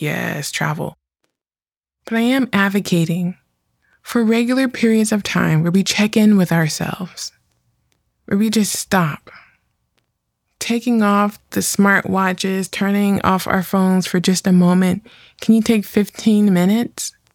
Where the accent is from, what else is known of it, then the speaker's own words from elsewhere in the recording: California, United States; I'm from California, I've told you that.